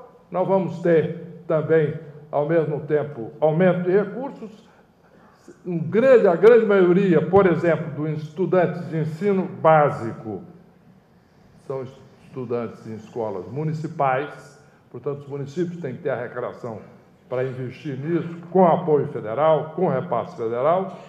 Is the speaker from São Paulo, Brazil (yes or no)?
no; Goiás, Brazil; born there; eu nasci em Goiás, né?